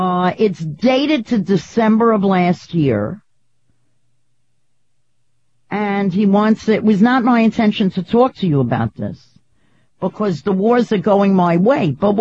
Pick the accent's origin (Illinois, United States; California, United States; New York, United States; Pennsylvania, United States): New York, United States; New York City; I live in Queens now. Oh, you do? But I grew up in Bayside.